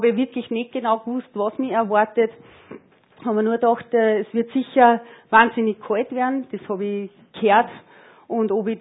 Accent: Spital am Pyhrn, Upper Austria, Austria; bin ich aus Spital am Bürn. Also gerade an der Grenze zur Steiermark aufgewachsen. Ich komme aus einer sehr großen Familie. Ich habe 5 Geschwister, 3 Brüder und 2 Schwestern

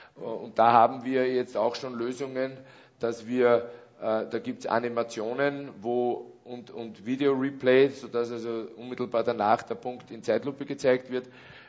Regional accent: Schwanenstadt, Upper Austria, Austria; in meiner Heimatstadt, in Schwanenstadt, habe ich ein Plakat irgendwo auf der Straße hängen gesehen.

